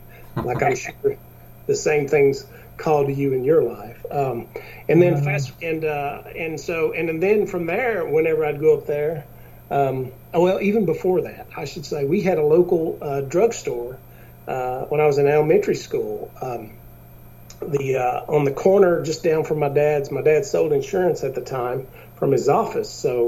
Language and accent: English; Chattanooga, Tennessee, United States; I'm from Tennessee, Chattanooga, Tennessee.